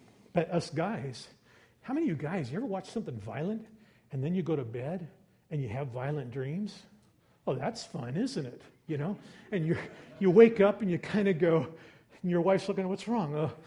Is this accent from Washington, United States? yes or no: yes; Seattle, Washington, United States; And I grew up in that city. I grew up in Ballard. That's my place where I was a kid.